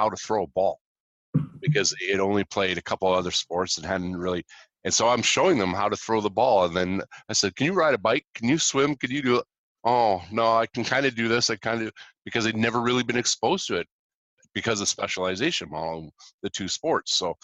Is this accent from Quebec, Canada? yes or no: yes; Montreal, Quebec, Canada; when I grew up in Montreal